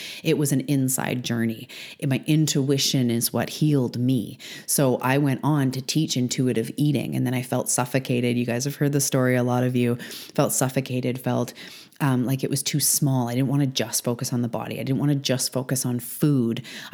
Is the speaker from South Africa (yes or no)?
no; Canada; That's a bunch about my show, but I am a Canadian.